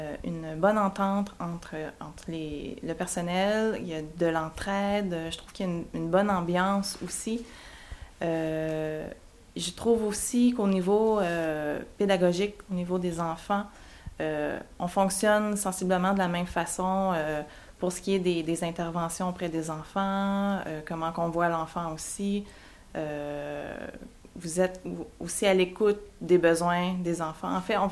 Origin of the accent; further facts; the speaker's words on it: Longueuil, Quebec, Canada; j'ai 29 ans. Je viens de la ville de Longueuil, qui se trouve dans la province du Québec, dans le pays du Canada.